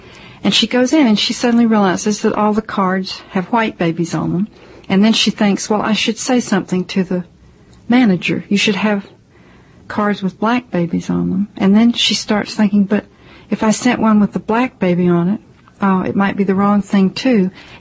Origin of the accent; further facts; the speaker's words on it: Asheville, North Carolina, United States; I grew up in Asheville.